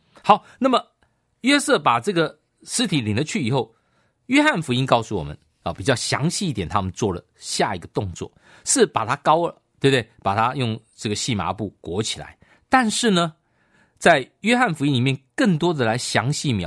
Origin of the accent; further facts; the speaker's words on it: China; 我们中国人常常讲说是这种死刑犯啊